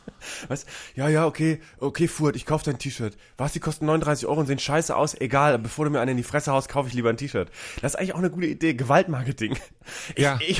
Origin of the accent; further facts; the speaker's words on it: Bremen, Germany; weil ich komme aus Bremen